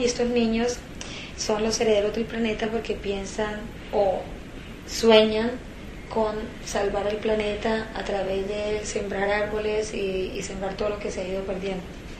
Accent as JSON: {"language": "Spanish", "country": "Colombia", "moved": "yes", "said": "pues uno como colombiano acá también es como..."}